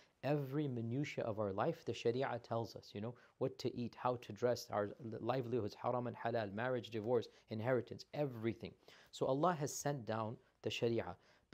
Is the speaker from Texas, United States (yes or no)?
yes; Houston, Texas, United States; also born or lived in Jeddah, Saudi Arabia; Between Houston and Jeddah. I grew up in Jeddah as well a little bit.